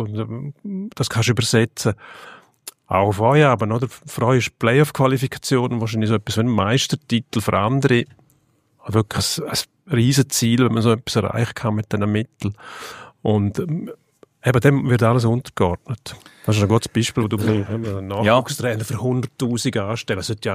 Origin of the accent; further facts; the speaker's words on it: Switzerland; Und bei uns in der Schweiz habe ich das Gefühl, wir machen genau das Gegenteil.